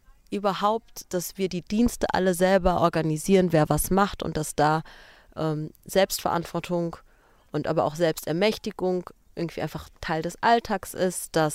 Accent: Ethiopia; German is a second language; ich bin aus Äthiopien, Ich bin dort geboren und aufgewachsen.

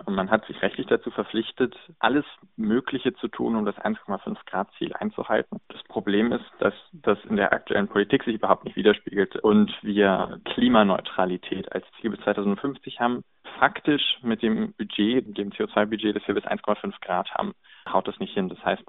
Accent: Giessen, Hesse, Germany; now in Göttingen, Germany; Ich komme aus Gießen, das heißt, ich wohne jetzt in Göttingen

